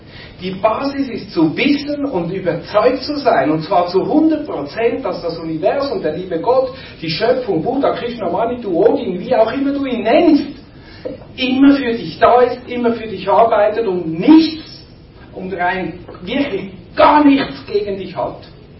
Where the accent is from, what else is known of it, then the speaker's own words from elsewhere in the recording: Switzerland; German is a second language; Och, ich rede in einer Fremdsprache, nicht vergessen. Ich bin ja Schweizer.